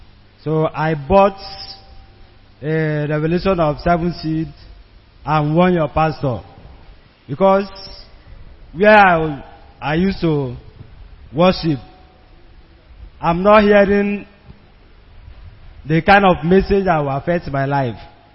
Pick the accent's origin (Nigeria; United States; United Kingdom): Nigeria; Anambra; I'm from Anambra State.